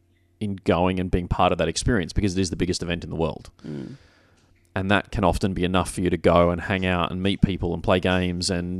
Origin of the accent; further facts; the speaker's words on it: Australia; As an Aussie...